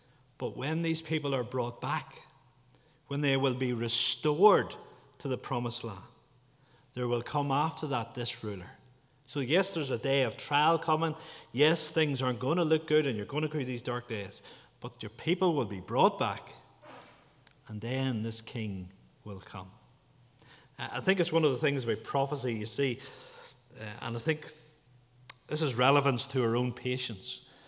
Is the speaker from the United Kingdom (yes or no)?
yes; Gerrards Pass, Northern Ireland, United Kingdom; People, when they ask me where I come from, I often say I come from Gerrards Pass. And in many ways, Gerrards Pass is more of a district than it is anything else. If you're driving from Newry to Portadown, you could go through Gerrards Pass.